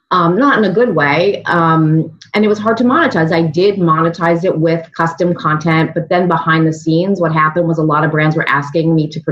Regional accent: Canada; And I'm Canadian.

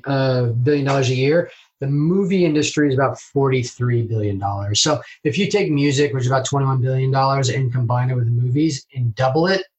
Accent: Seattle, Washington, United States; also born or lived in New York; I was born in New York, grew up in Seattle.

